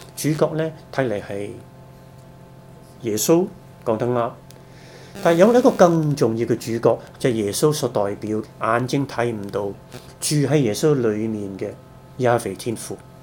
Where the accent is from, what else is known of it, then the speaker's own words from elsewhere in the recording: China; 我哋系华人，我哋系中国人。